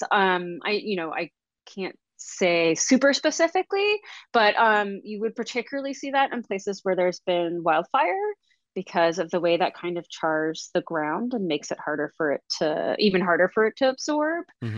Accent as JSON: {"language": "English", "region": "East Coast", "country": "United States", "tie": "born or raised there", "said": "I grew up on the East Coast, lived here all my life, and, you know, it's just always there."}